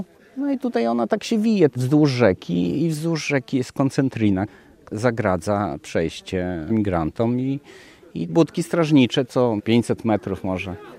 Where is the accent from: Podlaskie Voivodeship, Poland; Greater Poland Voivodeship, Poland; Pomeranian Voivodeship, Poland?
Podlaskie Voivodeship, Poland; Białystok; Mieszkam większość czasu, bym powiedział, bo jestem z Białegostoku, kupiłem tą posesję 1,5 roku temu.